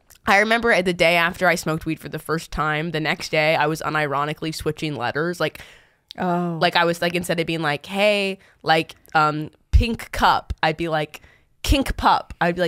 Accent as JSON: {"language": "English", "region": "California", "country": "United States", "said": "I'm from California."}